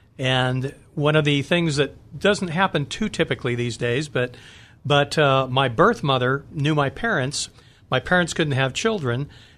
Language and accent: English; Riverside, California, United States; Sure. I grew up in Riverside, so I'm a Southern California boy.